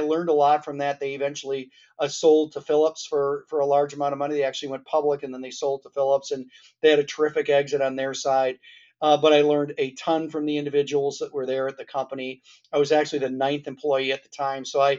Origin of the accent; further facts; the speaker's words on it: Minneapolis, Minnesota, United States; now in Massachusetts, United States; I grew up in the Twin Cities, Minneapolis, St. Paul.